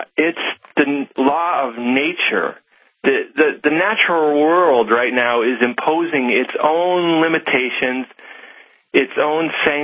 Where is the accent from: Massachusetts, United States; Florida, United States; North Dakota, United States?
North Dakota, United States; Karlsruhe; That's right. I'm originally from Karlsruhe. Do you know where that is?